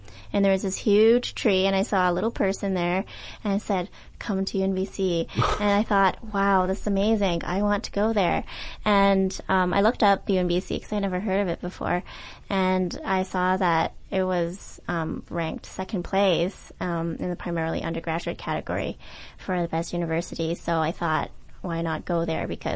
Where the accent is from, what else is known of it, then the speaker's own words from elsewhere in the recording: Toronto, Ontario, Canada; I'm actually from Toronto, and I came all the way here for my studies.